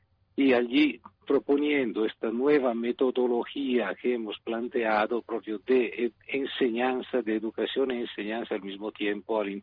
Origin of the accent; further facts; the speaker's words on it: Milan, Lombardy, Italy; now in Colombia; Yo vengo de Milán, del norte, pero he vivido afuera junto a todos estos años, siempre he viajado mucho por todo el mundo